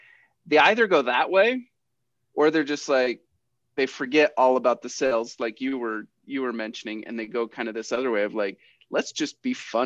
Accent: Utah, United States; I grew up in Utah and they were in Idaho, and their dad got a job down in Utah.

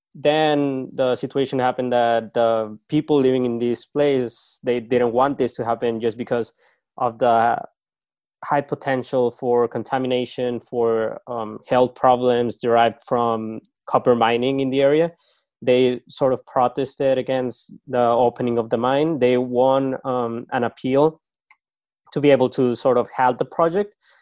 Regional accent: Chihuahua, Mexico; a small town near my hometown. So it's called Samalayuca. It's a couple of kilometers from Ciudad Juarez.

